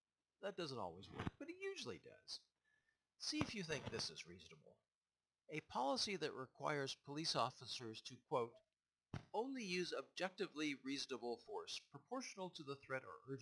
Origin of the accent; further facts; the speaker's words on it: United States; Is there something about a Canadian apology that I don't understand because I'm American?